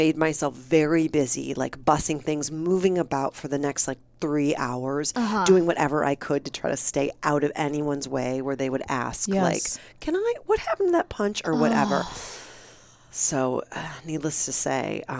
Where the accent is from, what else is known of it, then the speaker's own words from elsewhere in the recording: Midwest, United States; I'm from the Midwest. I don't back down.